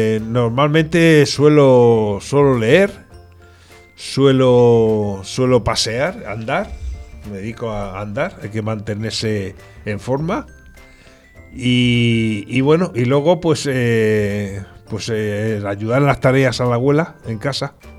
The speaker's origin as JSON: {"language": "Spanish", "town": "Madrid", "region": "Community of Madrid", "country": "Spain", "tie": "born there", "said": "nací en Madrid, concretamente en el Puente Vallecas, que soy muy original de Madrid. Y pues nací en lo que hoy en día no se hace, que es en una casa, en una cama."}